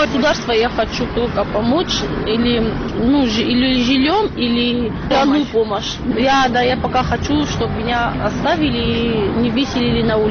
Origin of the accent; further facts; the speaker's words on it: South Ossetia, Georgia; Мы сами тоже родом с Южной Осетии.